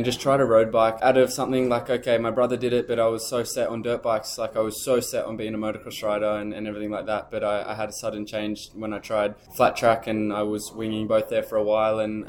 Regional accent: New South Wales, Australia; growing up in New South Wales, back home in Australia, a long way away from where we are now.

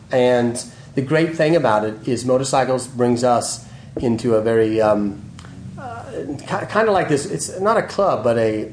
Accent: California, United States; and you know, I grew up in the Bay Area here.

